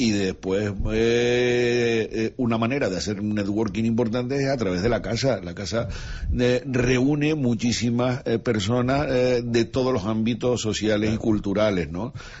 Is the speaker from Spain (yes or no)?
yes; Santa Cruz de Tenerife, Canary Islands, Spain; pero lo celebramos como un canario más